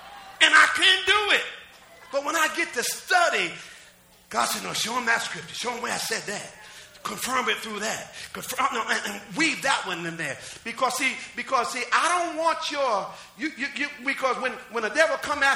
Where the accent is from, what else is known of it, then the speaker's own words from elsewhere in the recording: Jersey City, New Jersey, United States; Newark is 5 minutes away from my hometown. But we didn't tear up our city.